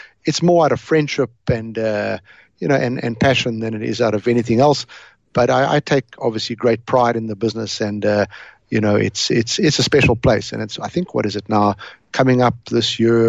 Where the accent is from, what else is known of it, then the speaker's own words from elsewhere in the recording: Cape Town, Western Cape, South Africa; born there; they arrived in Cape Town and I was born there. Actually, they arrived in Johannesburg and then landed up in Cape Town. I was born in Cape Town.